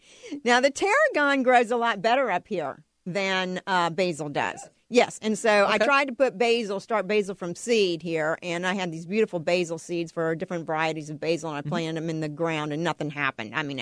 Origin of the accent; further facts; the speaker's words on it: Virginia, United States; moved away as an adult; also born or lived in California; I was born and raised in Virginia, and we grew these fabulous tomatoes in Virginia my whole life, and so I got used to them. But then I moved to California